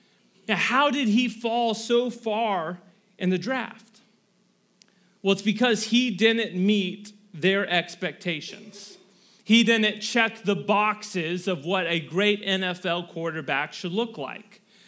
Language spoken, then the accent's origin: English; Tampa, Florida, United States; Growing up in Tampa, Florida, I never met a single one of those fans.